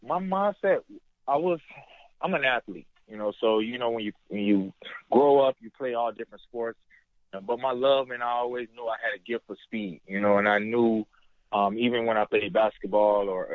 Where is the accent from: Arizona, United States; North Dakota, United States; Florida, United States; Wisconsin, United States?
Florida, United States; Daytona Beach; So I'm originally from Daytona Beach, Florida.